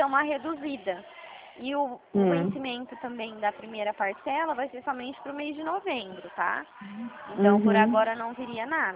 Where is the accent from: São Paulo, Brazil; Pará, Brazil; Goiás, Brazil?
São Paulo, Brazil; Meu DDD, Adjane, ele é 018, porque eu sou aqui da região de Presidente Prudente, tá?